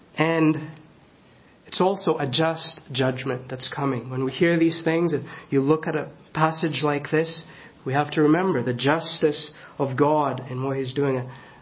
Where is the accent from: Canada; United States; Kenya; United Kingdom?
Kenya; I grew up in Kenya, and in the village it was not infrequent sometimes to hear a wail in the middle of the night.